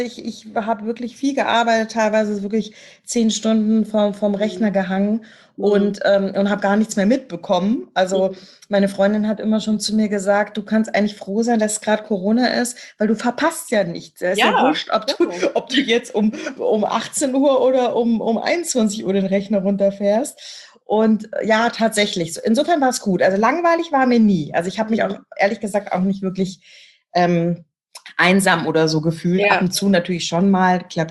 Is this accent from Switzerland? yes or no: no; Koblenz, Rhineland-Palatinate, Germany; born there; moved away as an adult; now in Munich, Germany; ich bin zwar schon sehr, sehr lange in München, also seit 1994, bin gleich nach dem Abi nach München gegangen. Ich bin geboren in Koblenz